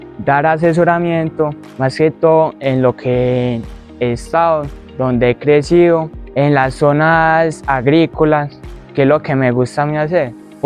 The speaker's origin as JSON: {"language": "Spanish", "town": "Liborina", "region": "Antioquia", "country": "Colombia", "tie": "born or raised there", "said": "Porque nací en el campo, me crié en el campo, soy del campo."}